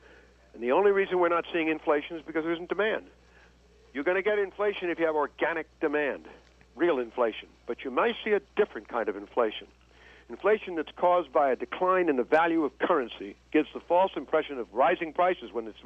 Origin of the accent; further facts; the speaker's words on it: Missouri, United States; And my answer is, I'm from Missouri, show me.